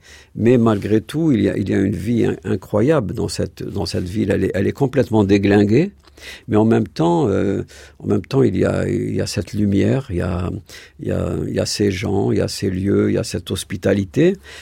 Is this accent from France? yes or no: no; Algiers, Algiers Province, Algeria; Alors Alger, donc c'est ma ville natale